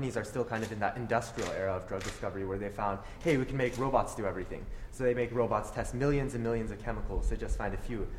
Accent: San Diego, California, United States; I'm from San Diego.

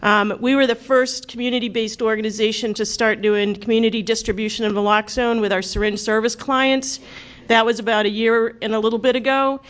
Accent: Massachusetts, United States; So I'm from Connecticut, but originally from Massachusetts, so I love hearing the chief speaking in my native tongue.

